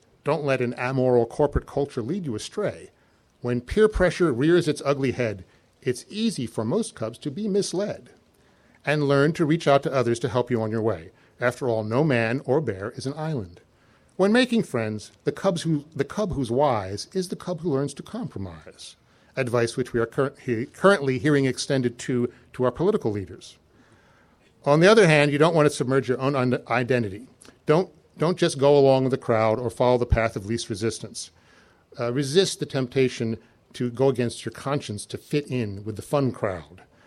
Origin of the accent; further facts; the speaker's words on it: Philadelphia, Pennsylvania, United States; Neither were any of us born in bear country. Actually, we're all from Philadelphia.